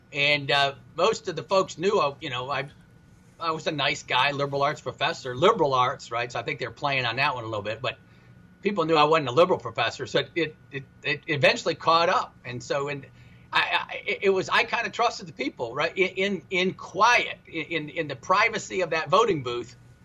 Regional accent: Midwest, United States; So I'm from the Midwest originally, worked in business, and then went to Princeton Seminary.

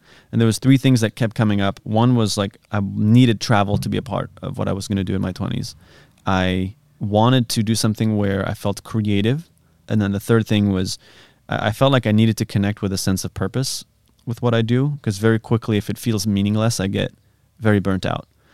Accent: France; growing up in France, I went to this school where people get serious jobs.

